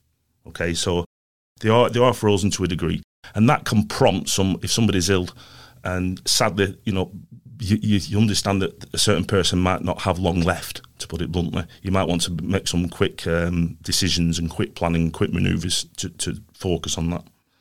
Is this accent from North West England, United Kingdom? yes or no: yes; North West England, United Kingdom; accent: Lancashire; I'm from Lancashire, hence the accent.